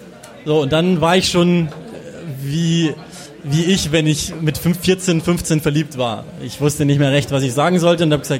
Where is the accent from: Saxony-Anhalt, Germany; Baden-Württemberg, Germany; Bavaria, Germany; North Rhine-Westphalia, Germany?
Bavaria, Germany; Burghausen; born there; Ich komme gebürtig aus Burghausen, die sind ja heute auch in der Stadt.